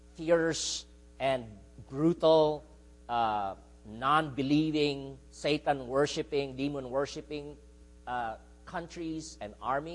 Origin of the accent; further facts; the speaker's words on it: Philippines; English is a second language; now in United States; As Filipino Christians, especially, there are very few who are Reformed in the Philippines.